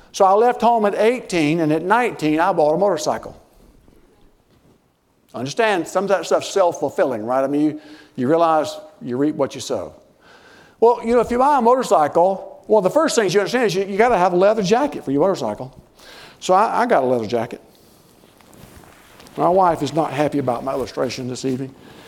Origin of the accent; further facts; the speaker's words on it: United States; I'm American through and through.